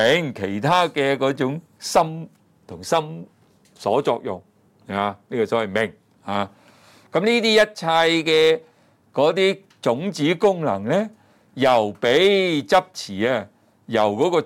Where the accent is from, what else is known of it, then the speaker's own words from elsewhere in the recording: China; 我哋中國人就黃皮膚噶嘛，所以嗰啲種物質咪黃色嚟咯